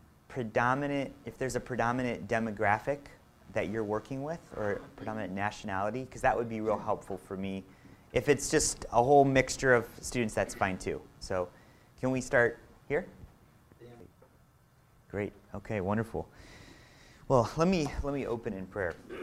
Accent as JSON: {"language": "English", "town": "Cleveland", "region": "Ohio", "country": "United States", "said": "I'm from Cleveland."}